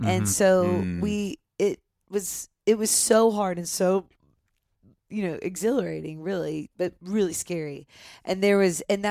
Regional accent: Nashville, Tennessee, United States; I grew up here in Nashville

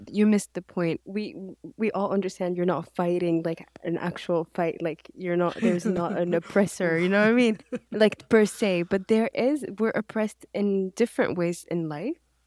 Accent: Mauritania; English is a second language; I didn't grow up in the West at all. I'm Mauritanian and I grew up in Mauritania. Being Muslim was never an issue because I'm in a Muslim country, right?

